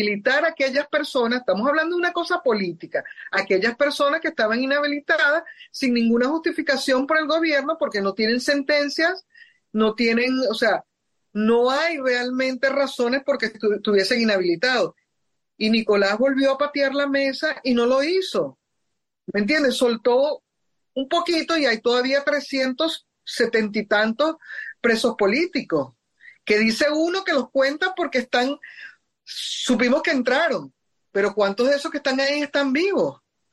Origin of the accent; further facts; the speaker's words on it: Venezuela; eso somos nosotros los venezolanos en diciembre